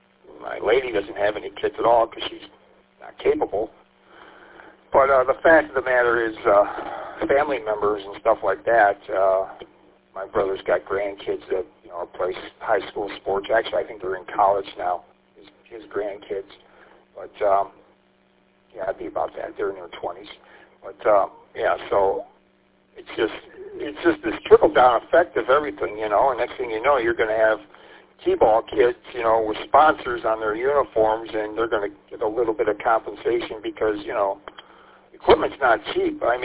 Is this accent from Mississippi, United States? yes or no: no; St. Clair Shores, Michigan, United States; There was in St. Clair Shores, my hometown, a hockey supply hardware store kind of a thing.